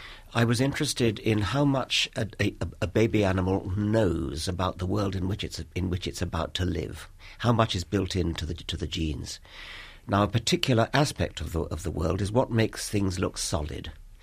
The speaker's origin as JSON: {"language": "English", "town": "Chipping Norton", "region": "South East England", "country": "United Kingdom", "tie": "born or raised there", "said": "And then I was looking at a shop window in my hometown of Chipping Norton"}